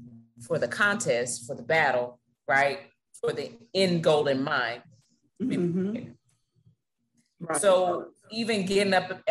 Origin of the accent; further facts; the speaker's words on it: Florida, United States; Let me tell you, I'm from Florida.